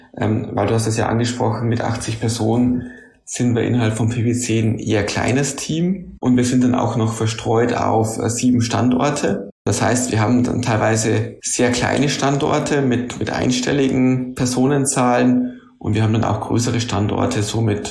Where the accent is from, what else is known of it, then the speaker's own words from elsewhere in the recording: Bavaria, Germany; now in Hanover, Germany; Gleichzeitig wird Bayern immer irgendwo meine Heimat bleiben. Ich freue mich auch immer, wenn ich nach München komme.